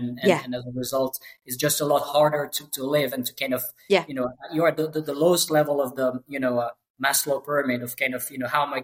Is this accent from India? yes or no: no; Grenoble, Auvergne-Rhône-Alpes, France; born there; English is a second language; So actually, I was born in Grenoble. I did most of my my studies there.